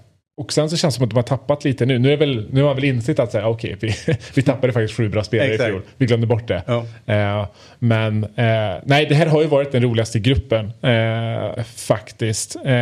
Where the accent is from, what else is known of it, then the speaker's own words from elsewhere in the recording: Värmland, Sweden; Mitt värmländska sinne blev oerhört omskakat.